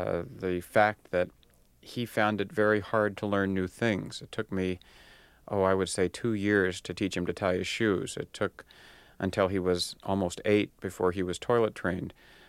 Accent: United States; I felt that as an Indian person myself, I probably could have more to offer for a Native American child.

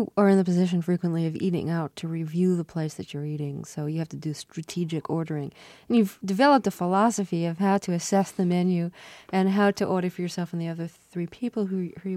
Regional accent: Brooklyn, New York, United States; I grew up in Brooklyn, and within a 5-block radius, there were 3 really terrific pizza places for takeout.

